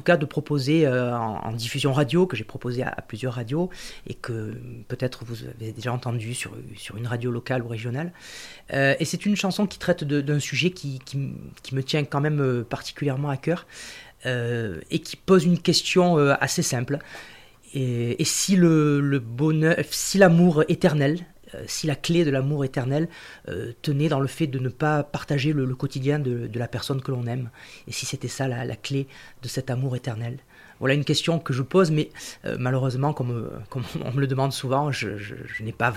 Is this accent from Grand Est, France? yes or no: no; Marseille, Provence-Alpes-Côte d'Azur, France; born there; Alors moi je suis né à Marseille il y a quelques années maintenant et mon papa est originaire des Alpes d'Haute-Provence